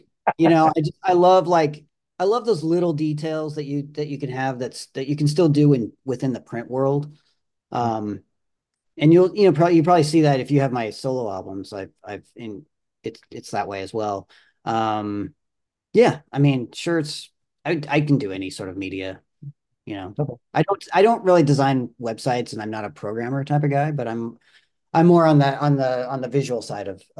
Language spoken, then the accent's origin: English; Montana, United States; I've always loved since I was a kid growing up in Montana.